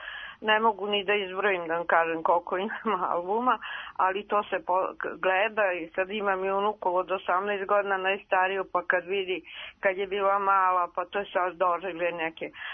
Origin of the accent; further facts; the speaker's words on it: Novi Sad, Vojvodina, Serbia; ja sam iz Novog Sada, nema.